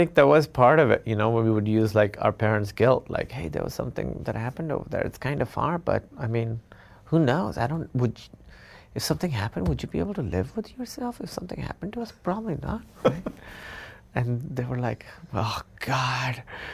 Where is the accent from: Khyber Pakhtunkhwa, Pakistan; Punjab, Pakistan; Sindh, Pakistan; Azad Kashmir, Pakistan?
Sindh, Pakistan; Karachi; But I don't want to give the sense that growing up in Karachi was like this really scary thing